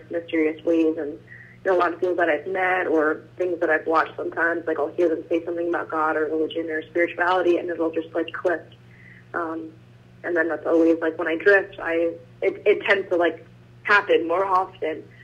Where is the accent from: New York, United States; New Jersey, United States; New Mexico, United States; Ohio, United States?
New Jersey, United States; Toms River; So I grew up in Toms River, New Jersey, which is a little bit north of you guys.